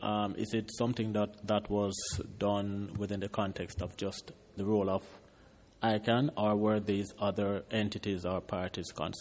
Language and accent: English; Jamaica; from Jamaica with the government.